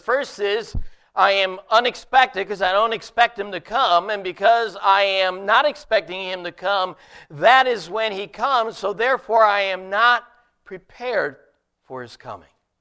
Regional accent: Dunmore, Pennsylvania, United States; When I grew up in Dunmore, we never locked our doors.

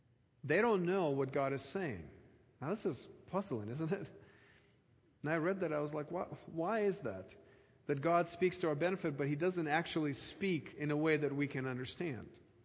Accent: Ukraine; As you know, I come from Ukraine, and was born and raised there

